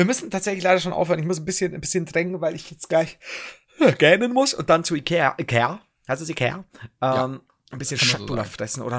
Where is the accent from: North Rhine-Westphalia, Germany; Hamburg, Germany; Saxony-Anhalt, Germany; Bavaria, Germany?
Bavaria, Germany; Du, ganz ehrlich, ich komme aus Bayern.